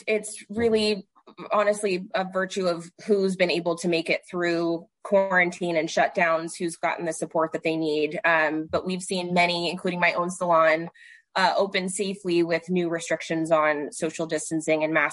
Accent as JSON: {"language": "English", "town": "Cincinnati", "region": "Ohio", "country": "United States", "tie": "born or raised there", "said": "But yeah, I grew up in Cincinnati, still here."}